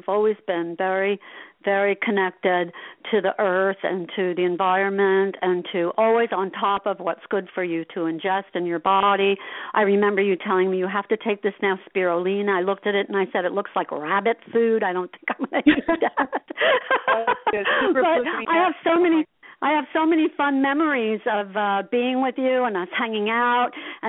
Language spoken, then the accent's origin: English; Asbury Park, New Jersey, United States; You know, I'm an Irish redhead from, you know, Asbury Park, New Jersey. What can I say?